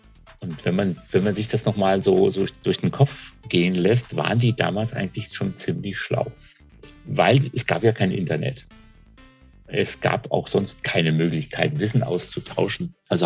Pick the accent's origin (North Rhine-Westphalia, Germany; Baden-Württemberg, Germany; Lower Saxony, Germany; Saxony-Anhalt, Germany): North Rhine-Westphalia, Germany; born there; Ich bin im Siegerland geboren, kann man mal googeln. Das ist ein ganz kleiner Teil von Nordrhein-Westfalen.